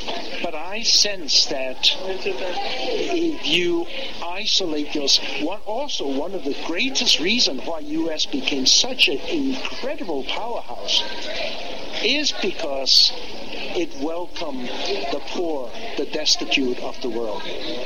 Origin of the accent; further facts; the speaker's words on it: United States; you meaning us, I'm an American